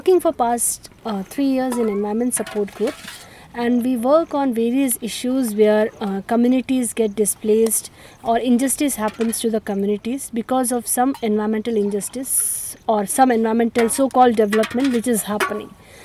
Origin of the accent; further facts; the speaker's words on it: Bhopal, Madhya Pradesh, India; So I am born and brought up in Bhopal, that's in Madhya Pradesh.